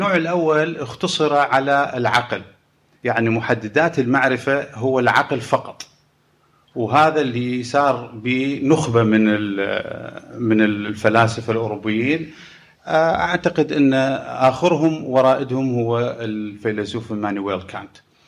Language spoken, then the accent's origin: Arabic; Iraq; أنا كعراقي مثلا مسلم